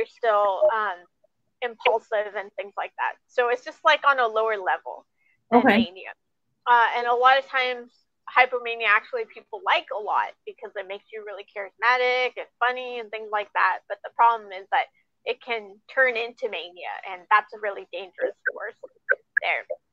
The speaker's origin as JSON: {"language": "English", "country": "United States", "tie": "born there", "said": "I'm Pakistani. I was born in America, though."}